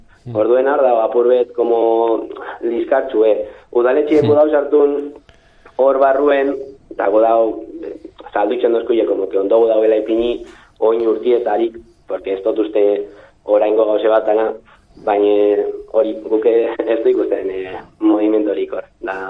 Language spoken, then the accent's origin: Basque; Bermeo, Basque Country, Spain; Bermion garana amazortxe mile pertsona